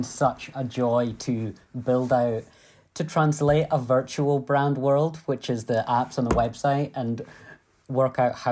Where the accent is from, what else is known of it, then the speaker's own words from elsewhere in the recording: Scotland, United Kingdom; I'm a Scottish entrepreneur.